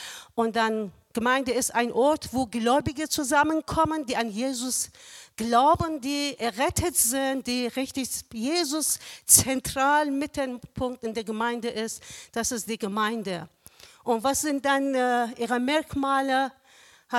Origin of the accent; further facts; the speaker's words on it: Iran; German is a second language; Ja, ich komme gebürtig aus dem Iran, na, aber nicht mit islamischem Hintergrund, sondern da bin ich auch im christlichen Elternhaus geboren und aufgewachsen.